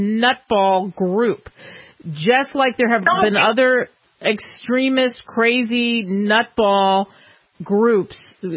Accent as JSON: {"language": "English", "country": "United States", "said": "So I love American. I'm an American."}